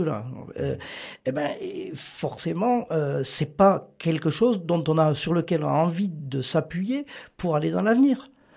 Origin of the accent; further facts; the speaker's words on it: France; C'est une fierté, mais je suis français et aussi occitan.